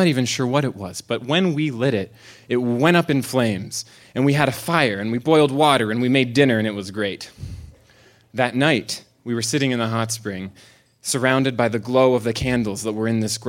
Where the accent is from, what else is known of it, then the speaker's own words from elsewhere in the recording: Florida, United States; You see, I'm from Florida, and so the beach is a part of my soul.